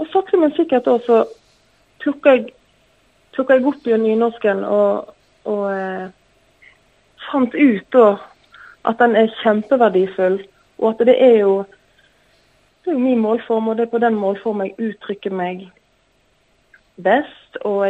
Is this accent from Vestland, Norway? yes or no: yes; Odda, Vestland, Norway; accent: Odda dialect; moved away as an adult; now in Bergen, Norway; Så flytta jeg til Bergen. Jeg syns jo ikke at Odda-dialekten min var så veldig fin. Helt i begynnelsen av 20-årene kom til Bergen